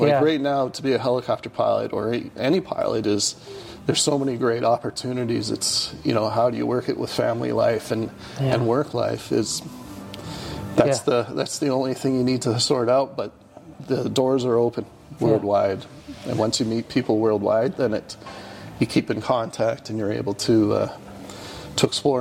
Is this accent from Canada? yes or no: yes; Calgary, Alberta, Canada; So for me, I grew up in Calgary in Parkdale and right at the Foothills Hospital.